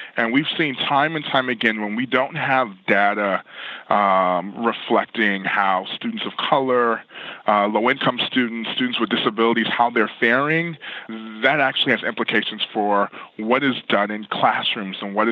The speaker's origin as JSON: {"language": "English", "region": "California", "country": "United States", "said": "Take my home state in California."}